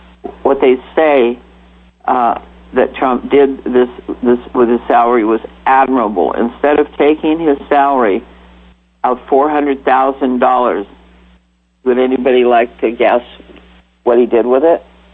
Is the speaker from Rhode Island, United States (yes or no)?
no; California, United States; My concern as a Californian is, and you can report from other states